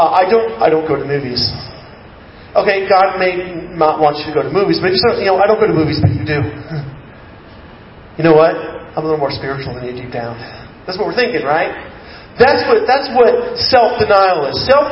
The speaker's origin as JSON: {"language": "English", "country": "United States", "said": "I love being an American because we all know Jesus is a Texan"}